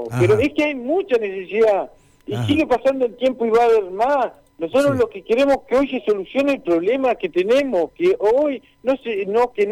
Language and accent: Spanish; Cutral Có, Neuquén, Argentina; si ellos lo están discriminando porque somos de Cutralcó, ¿por qué tienen que venir a robar nuestras tierras también?